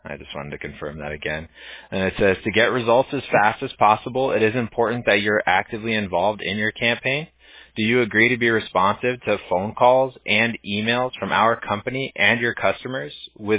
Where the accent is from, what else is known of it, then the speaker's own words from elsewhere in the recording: Santa Ana, California, United States; born there; So I tell people I was born in Santa Ana, California, and they're like, that exists?